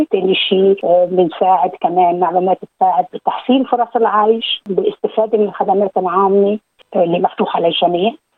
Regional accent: Lebanon; أنا ربيت بضيعة صغيرة بلبنان،

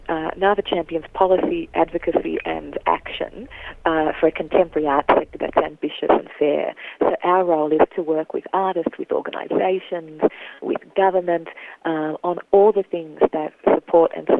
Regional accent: Sydney, New South Wales, Australia; also born or lived in Germany / Melbourne; I was born and raised in Sydney, lived here for 25 years. I then moved to Germany before moving to Melbourne. Mm-hmm. Which is very much home. I'm living in Sydney at the moment.

